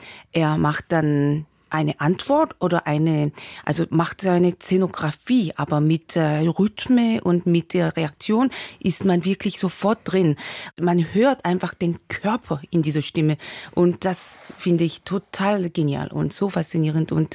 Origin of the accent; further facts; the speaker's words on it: South Korea; wir sind ja aus Korea und mit dieser Musik aufgewachsen auch.